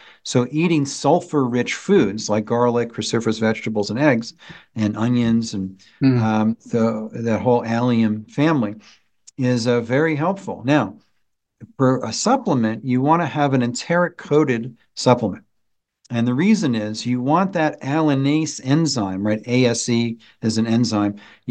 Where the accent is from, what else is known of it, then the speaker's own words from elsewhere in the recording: New York, United States; Well, I'm Italian. I grew up Italian in New York.